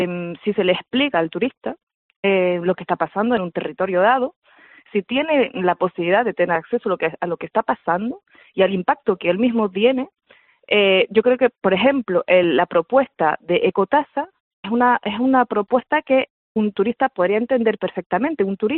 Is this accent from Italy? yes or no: no; France; Spanish is a second language; Yo soy francesa. Sí. Me han enseñado el castellano, y digo castellano a sabiendas, ¿no?